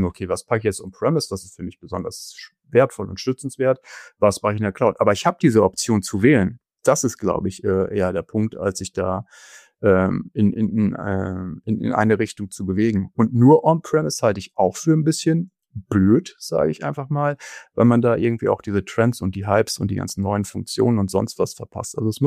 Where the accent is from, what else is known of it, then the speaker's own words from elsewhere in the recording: Berlin-Brandenburg, Germany; Ich komme ja aus der Region hier Berlin-Brandenburg.